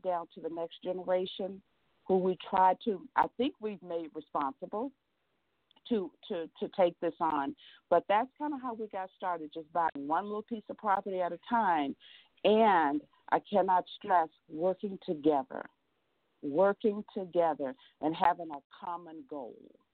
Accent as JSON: {"language": "English", "region": "Mississippi", "country": "United States", "said": "Who is also from Mississippi. So we're just two country bumpkins"}